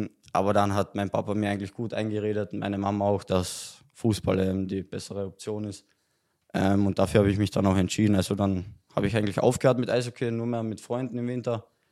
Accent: Feldkirchen, Carinthia, Austria; also born or lived in Villach; Nee, ich komme ja aus Feldkirchen. Also ja? Ich bin da aufgewachsen. Da ist das Elternhaus von mir.

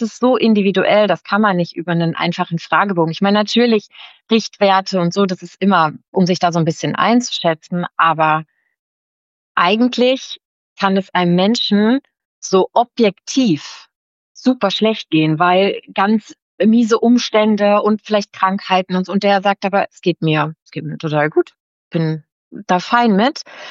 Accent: Esslingen, Baden-Württemberg, Germany; ich komme aus Esslingen

